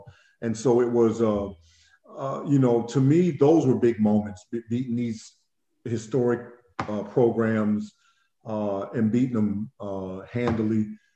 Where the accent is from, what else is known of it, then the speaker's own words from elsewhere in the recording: Quincy, Illinois, United States; We grew up together in Quincy, and we lived across the street from each other since we were about 6 years old